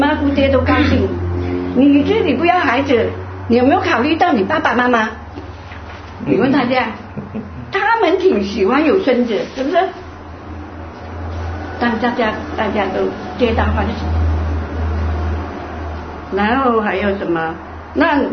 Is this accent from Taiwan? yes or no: no; Vietnam; moved away as an adult; now in Belgium; 我们这一代因为当兵啊什么的，我是越南来的